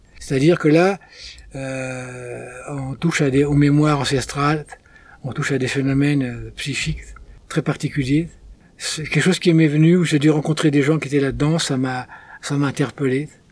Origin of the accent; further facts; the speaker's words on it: Argenteuil, Île-de-France, France; born there; moved away as an adult; also born or lived in Ariège; je viens alors physiquement d'Île-de-France, à côté de Paris, je suis né à Argenteuil, après, et énergétiquement, je pense que je viens d'ailleurs